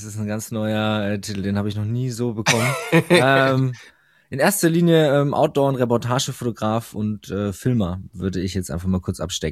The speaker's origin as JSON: {"language": "German", "town": "Würzburg", "region": "Bavaria", "country": "Germany", "tie": "born there", "said": "Ich bin geboren in Würzburg, so Mitte von Deutschland. Da komme ich her, da ist auch tatsächlich meine Base."}